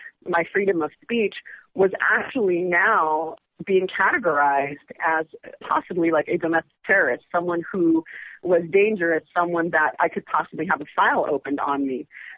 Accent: Los Angeles, California, United States; And I'm from Los Angeles, and we house one of the largest in the country in Norwalk, California

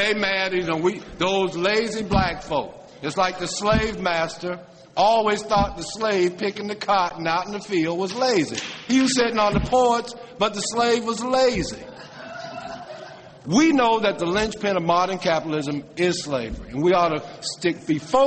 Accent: South Carolina, United States; And I grew up in South Carolina.

